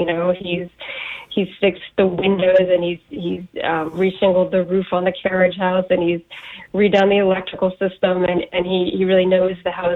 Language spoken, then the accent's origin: English; Massachusetts, United States; Yeah, so again, I grew up on the water. I grew up on the North Shore of Boston.